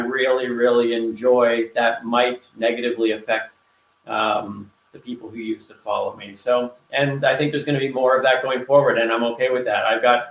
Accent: Canada; I was blown away as a Canadian when I went down to the States to visit friends on a dairy farm in Michigan.

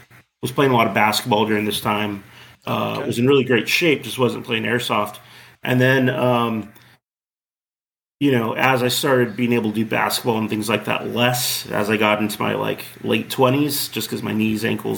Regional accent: Corona, California, United States; I grew up in Corona, which is right next to Chino, where SC Village is located.

